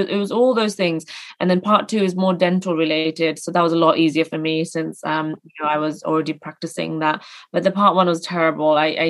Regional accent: United Kingdom; Even though I'm British, I had to do that as well.

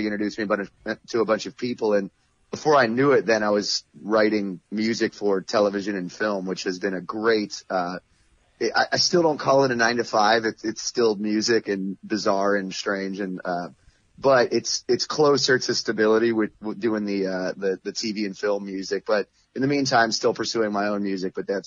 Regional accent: Cranberry Township, Pennsylvania, United States; also born or lived in Silver Spring, Maryland; I'm originally from, I was born in Silver Spring, Maryland, but I moved to Cranberry Township when I was one.

